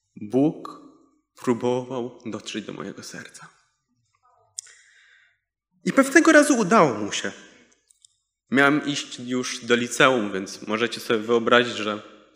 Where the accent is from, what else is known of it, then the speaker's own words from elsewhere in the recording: Warsaw, Masovian Voivodeship, Poland; Choć przyjechaliśmy z Lwówka Śląskiego, to oryginalnie urodziłem się i wychowałem w Warszawie.